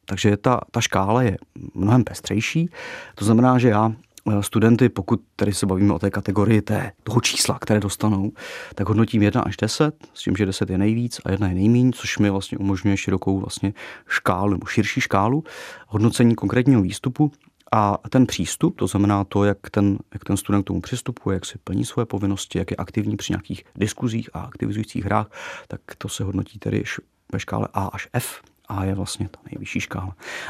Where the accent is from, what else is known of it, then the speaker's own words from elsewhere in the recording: Nučice, Central Bohemian Region, Czechia; Já pocházím z Nučic, což je zhruba asi 10-12 kilometrů od Mořiny.